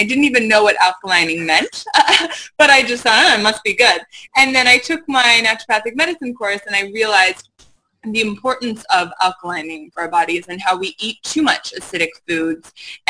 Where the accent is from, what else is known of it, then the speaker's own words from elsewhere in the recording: Canada; Got a long name. I'm Canadian.